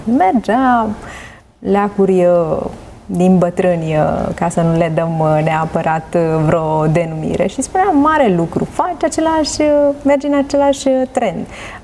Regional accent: Romania; Eu cred că noi, ca români, avem nevoie să învățăm lucrurile acestea

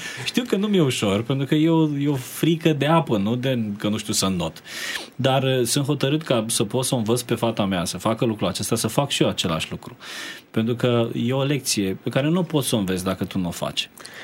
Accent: Brăila, Brăila County, Romania; Eu nu știu să not. Deși sunt din Brăila.

